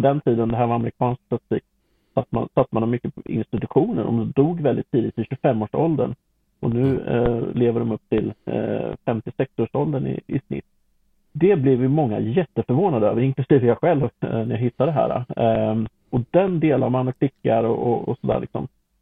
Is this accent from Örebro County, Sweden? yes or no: yes; Örebro County, Sweden; Jag är ju närking i grunden.